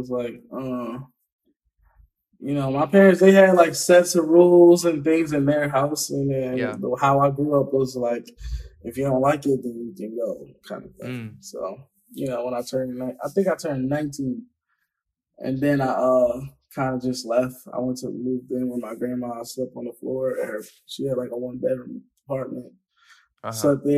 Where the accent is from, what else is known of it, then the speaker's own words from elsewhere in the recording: Philadelphia, Pennsylvania, United States; Like, Philly's is a jungle, man. Like, I guess where I grew up, what we all from Philly, where we call Philly is like, the inner city pretty much.